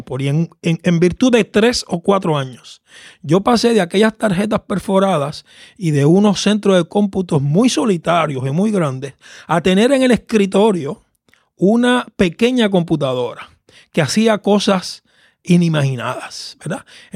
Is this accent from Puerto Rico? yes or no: yes; Caguas, Puerto Rico; yo soy del país de Caguas, un valle al centro de la isla, donde me crié y conocí el Evangelio. Así que soy de allá, del pueblo que junta campo y pueblo.